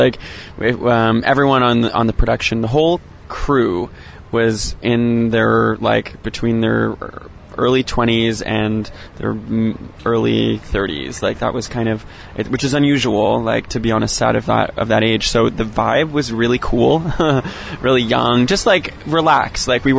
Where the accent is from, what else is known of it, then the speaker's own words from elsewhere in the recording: Newfoundland and Labrador, Canada; Newfoundland, which is my hometown and island off the east coast of Canada. And it's a very, like, Irish space.